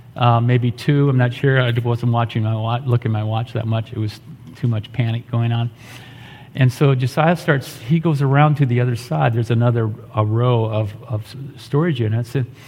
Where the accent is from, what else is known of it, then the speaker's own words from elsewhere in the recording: Iowa, United States; moved away as an adult; I had no desire to move to Vermont. I grew up in Iowa. I don't like winter. I don't like cold.